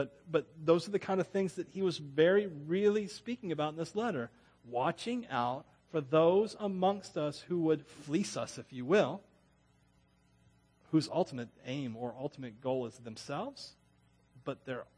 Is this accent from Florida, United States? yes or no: yes; Florida, United States; I'm from Florida. I love the beach.